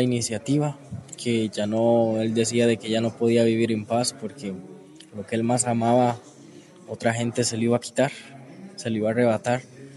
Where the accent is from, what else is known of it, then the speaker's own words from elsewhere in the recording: El Salvador; moved away; yo procedo del país de El Salvador, tengo 20 años.